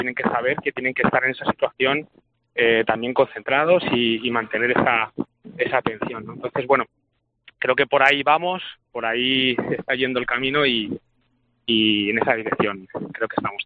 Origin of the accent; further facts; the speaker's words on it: Leganés, Community of Madrid, Spain; yo vengo, como bien sabéis, de un pueblo humilde, vengo de Leganés